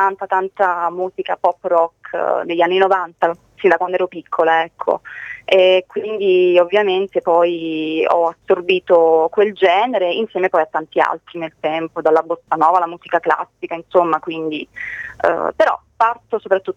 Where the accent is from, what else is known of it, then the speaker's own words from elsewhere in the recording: Naples, Campania, Italy; born there; io sono nata a Napoli, quindi per me il mare ha un'importanza fondamentale.